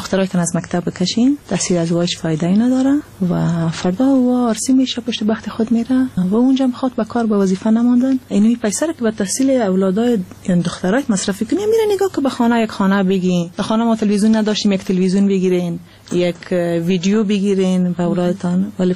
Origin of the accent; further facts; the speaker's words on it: Afghanistan; moved away; و بعد از افغانستان آمدیم.